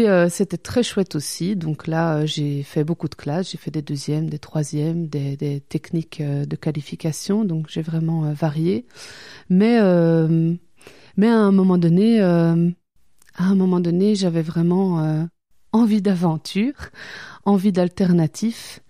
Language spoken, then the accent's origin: French; Belgium; j'ai 37 ans, je suis belge, je viens de Belgique, je parle français, un peu néerlandais et un peu anglais, et j'habite à Bruxelles.